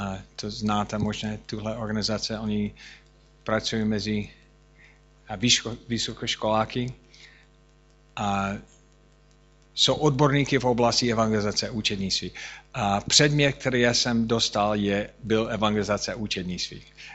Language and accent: Czech; United States; Czech is a second language; já jsem Američan, jsem poprvé v Austrálii